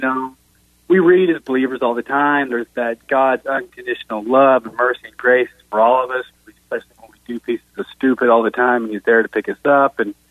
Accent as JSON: {"language": "English", "town": "Mustang", "region": "Oklahoma", "country": "United States", "said": "We live in Mustang, Oklahoma. We're from Mustang."}